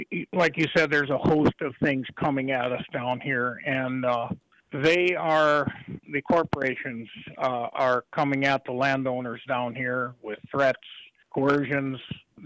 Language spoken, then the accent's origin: English; Dickey, North Dakota, United States; Well, I'm from the Dickey, North Dakota area, 6 miles southwest. In Russell Township of Lamoure County down here, farmed and ranched here my whole life